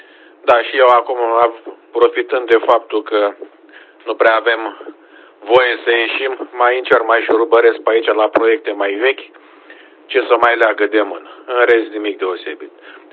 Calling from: Brăila, Brăila County, Romania; de aici, din Brăila … QTH-ul Brăila, aici la malul Dunării.

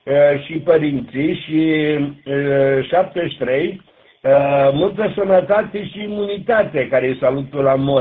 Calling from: Cernavoda, Constanța County, Romania; Cernavoda

